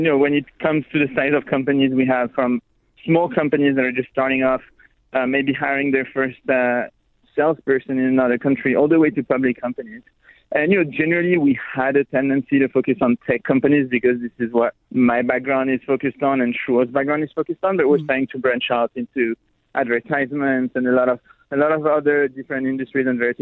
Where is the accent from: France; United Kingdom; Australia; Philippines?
France; Paris, Île-de-France; also born or lived in Israel / United States; I'm originally from Paris. I grew up in Paris, eventually moved to Israel to do my BA. I moved to the U.S. to do my master's.